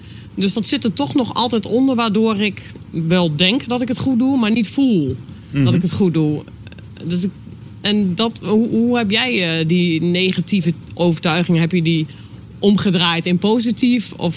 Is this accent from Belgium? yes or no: no; Zelhem, Gelderland, Netherlands; Ik kom uit Zelhem.